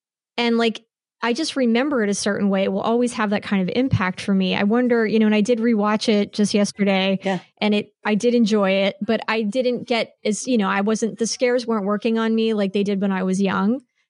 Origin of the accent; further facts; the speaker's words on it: Fallsington, Pennsylvania, United States; Cause we grew up in Bucks County in Fallsington, PA.